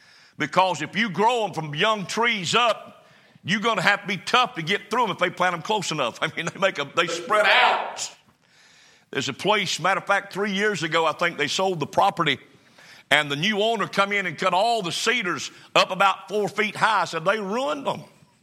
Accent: North Carolina, United States; I'm thankful I grew up in North Carolina. I'm thankful I grew up the way I grew up.

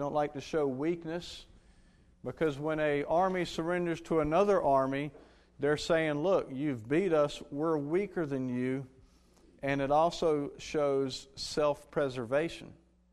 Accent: Appomattox, Virginia, United States; I grew up, I was born and raised in Appomattox.

